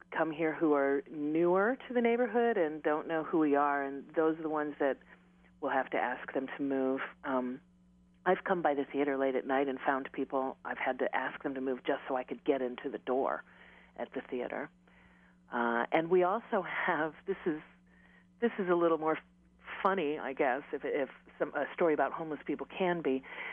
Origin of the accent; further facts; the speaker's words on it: Chicago, Illinois, United States; this was something very new to me when I moved here. I came from the Chicago area, and the population is just not the same.